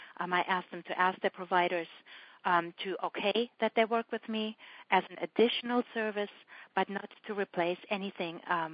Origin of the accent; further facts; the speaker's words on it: Germany; English is a second language; obviously, being German, as you might hear from my accent, I was raised in the awareness what war can do to people and what people do in war.